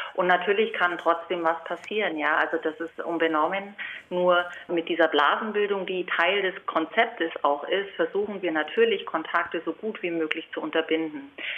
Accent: Bavaria, Germany; wir sind als Allgäuer gerne draußen an der frischen Luft

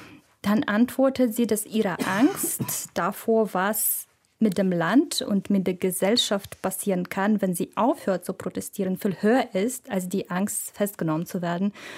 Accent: Belarus; Eine Freundin von mir, da haben wir zusammen studiert in Minsk. Ich komme ja selbst aus Belarus.

